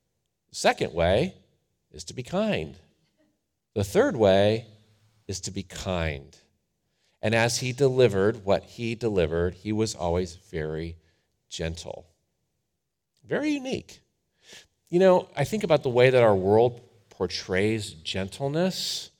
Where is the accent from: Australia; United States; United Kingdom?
United States; Cleveland, Ohio; I'm from Cleveland.